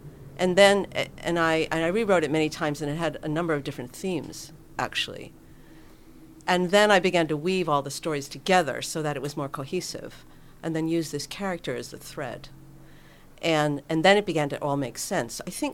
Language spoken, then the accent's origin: English; New York, United States; And I grew up in New York, and my mother was a just passionate believer in education and in reading.